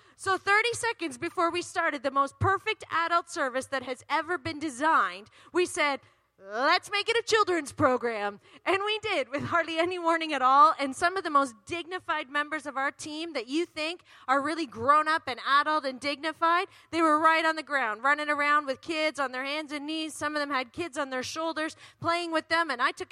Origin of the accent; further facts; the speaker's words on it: Canada; "Hi, yais Canada, I'm from Canada.